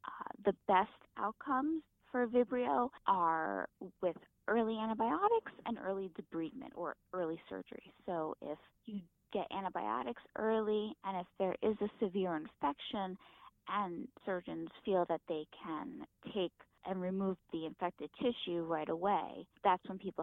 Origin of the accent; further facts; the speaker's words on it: New Jersey, United States; I grew up in New Jersey and I spent my life going to the beach and I continue to go to the beach.